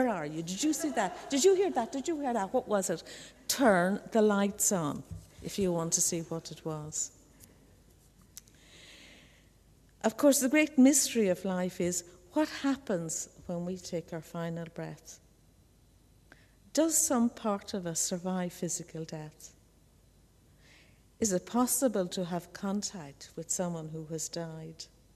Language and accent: English; Ireland; In my hometown, the whole town is a traffic jam on Graveyard Sunday because people who have long moved away return to visit the graveyards.